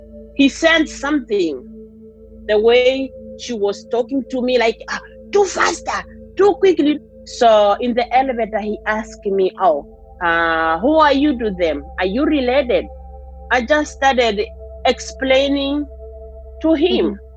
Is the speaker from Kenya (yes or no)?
yes; Kenya; Where are you from? I told them I'm from Kenya.